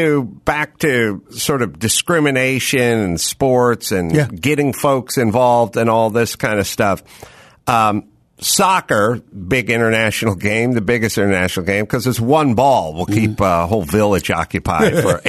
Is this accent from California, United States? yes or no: yes; North Hollywood, California, United States; I come from North Hollywood.